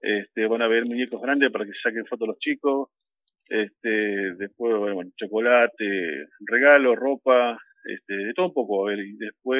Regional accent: Clemente Onelli, Río Negro, Argentina; La verdad, yo soy nativo de Clemente Onelli. Siempre fue mi idea de ayudar a mi gente de ahí, de mi pueblo, de mi paraje.

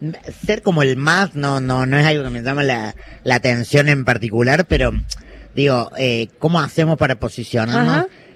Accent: Córdoba, Argentina; Soy de Córdoba, vivo en Córdoba, nací en Córdoba

